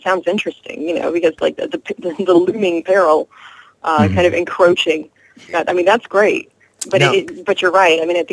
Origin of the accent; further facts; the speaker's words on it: Texas, United States; also born or lived in Florida; Like I said, I'm a Gulf Coast girl. I grew up in Southeast Texas and on the Gulf Coast of Florida, and I spent a lot of time in New Orleans, and I love it.